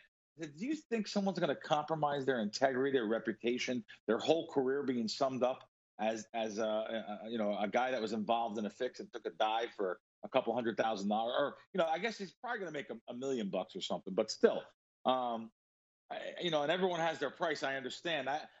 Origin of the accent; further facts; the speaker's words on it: Bronx, New York, United States; I mean, listen, I'm from the Bronx. I mean, we curse.